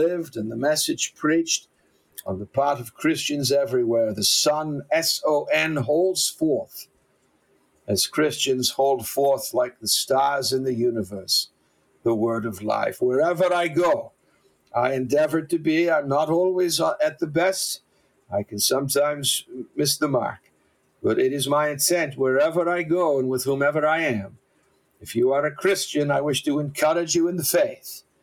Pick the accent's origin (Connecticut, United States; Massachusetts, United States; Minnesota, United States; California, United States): Massachusetts, United States; Boston; infinitely bigger than my hometown and beloved town of Boston, Massachusetts.